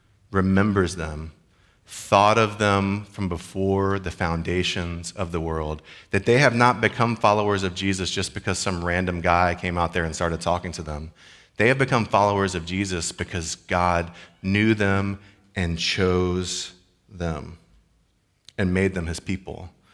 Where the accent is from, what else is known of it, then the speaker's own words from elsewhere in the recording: Georgia, United States; like I feel that way as I'm from Georgia.